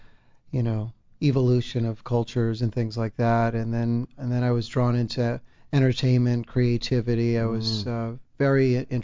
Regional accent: Miami, Florida, United States; Well, I grew up in Florida. I was raised in Miami.

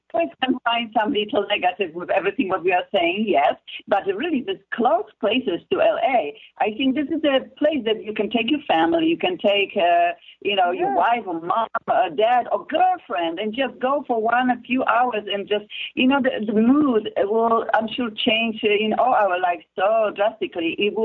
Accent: Poland; accent: Polish; English is a second language; I have an accent from Poland

